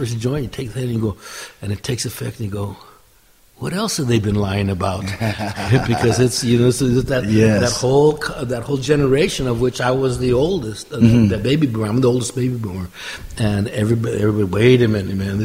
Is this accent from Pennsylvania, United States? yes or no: no; California, United States; I'm from California.